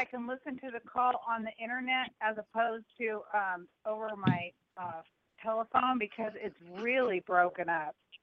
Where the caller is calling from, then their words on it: Santa Cruz, California, United States; Santa Cruz.